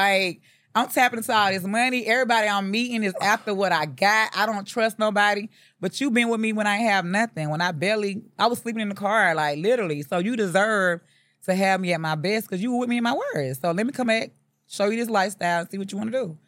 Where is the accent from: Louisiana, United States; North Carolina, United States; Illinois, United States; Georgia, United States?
Georgia, United States; McRae; I'm from McRae, Georgia.